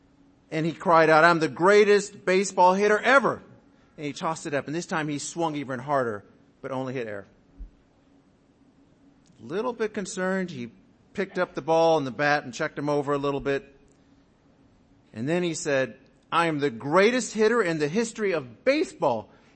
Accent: Pasadena, California, United States; because I grew up in Pasadena

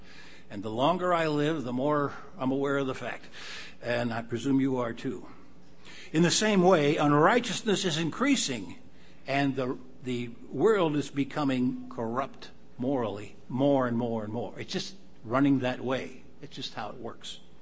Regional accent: Cleveland, Ohio, United States; When I was first went out to Pasadena in 1961, I'm from Cleveland, and we were out there.

